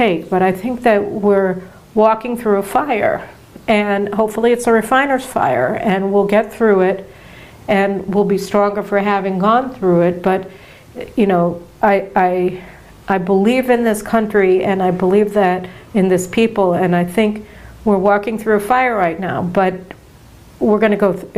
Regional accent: Chicago, Illinois, United States; Because I grew up in Hyde Park, the neighborhood on the south side of Chicago by University of Chicago that Barack Obama moved to in 1987.

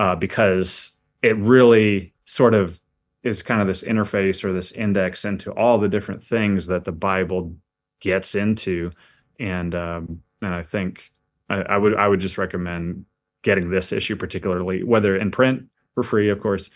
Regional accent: United States; But I do kind of have that fear as an American as well.

